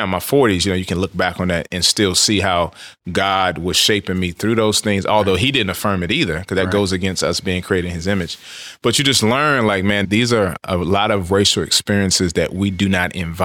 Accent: Washington, District of Columbia, United States; also born or lived in Kansas; Yeah, so pretty much born and raised. I was born in Walter Reed Hospital in D.C. My mom was from the area. My dad was from the area as well.

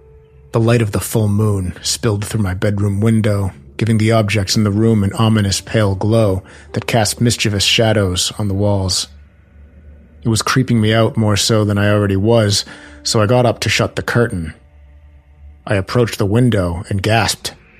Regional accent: Berkeley Springs, West Virginia, United States; I grew up in West Virginia, a town called Berkeley Springs. It's a very small town that had a population of a little over 800 people back in 1990

